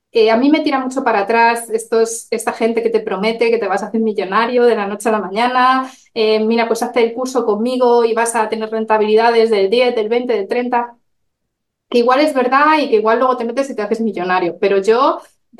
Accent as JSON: {"language": "Spanish", "town": "Madrid", "region": "Community of Madrid", "country": "Spain", "said": "soy de Madrid y, bueno, me dedico a las finanzas."}